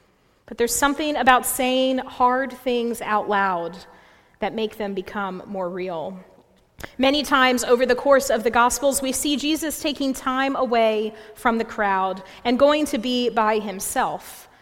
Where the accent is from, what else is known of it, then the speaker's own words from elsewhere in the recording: North Carolina, United States; I grew up in the Piedmont region of North Carolina, the foot of the mountains.